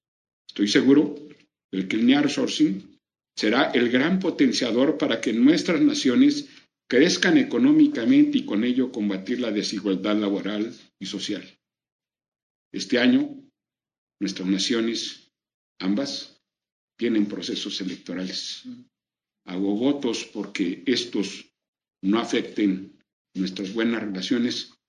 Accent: Querétaro, Mexico; por allá lo esperamos en mi tierra, en Querétaro

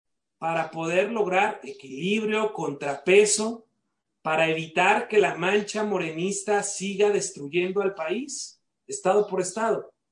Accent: Michoacán, Mexico; En el caso de Michoacán, mi tierra

